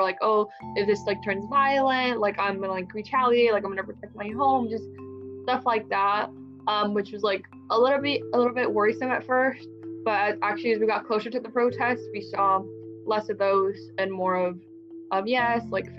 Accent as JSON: {"language": "English", "country": "Venezuela", "lives_now": "Katy, United States", "said": "am a 17-year-old rising senior in Katy. My pronouns are she, her, and I am an immigrant from Venezuela."}